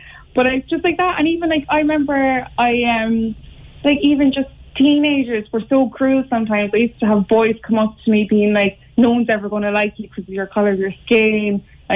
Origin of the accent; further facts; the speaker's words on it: Cork, Munster, Ireland; also born or lived in Limerick; I was born in Limerick, but I didn't move to Cork like when I was two.